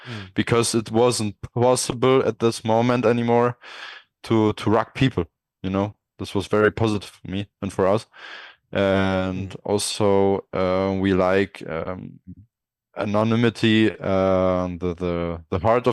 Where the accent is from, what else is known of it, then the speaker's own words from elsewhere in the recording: Germany; I'm personally from Germany